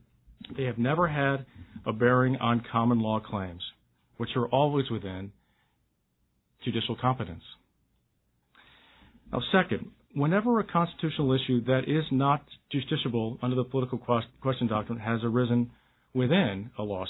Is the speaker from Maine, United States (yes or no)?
no; Philadelphia, Pennsylvania, United States; I'm from Philadelphia area